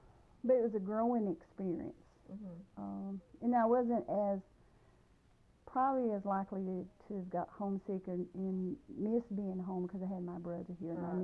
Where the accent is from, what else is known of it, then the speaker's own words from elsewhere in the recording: Erie, Kentucky, United States; I grew up in Erie, Kentucky, near Home Place Clinic, in a rural area called Lick-Branch-a-Ball.